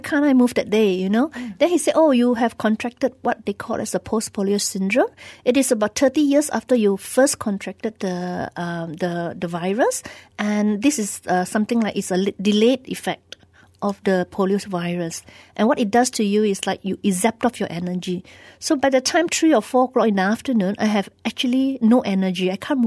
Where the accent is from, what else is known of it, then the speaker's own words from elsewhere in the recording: Sitiawan, Perak, Malaysia; because I'm from City Awan, Hospital Manjung is just very nearby.